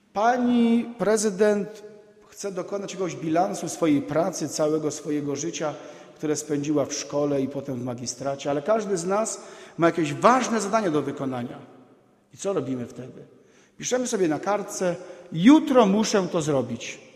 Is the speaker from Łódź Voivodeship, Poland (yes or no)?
no; Gdynia, Pomeranian Voivodeship, Poland; powiedziałem, że jestem z Gdyni, ale powiedziałem to z dumą.